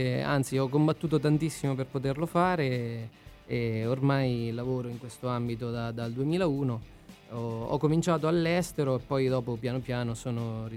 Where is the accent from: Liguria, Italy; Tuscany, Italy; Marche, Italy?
Marche, Italy; Macerata; No, io vengo da Macerata, in realtà.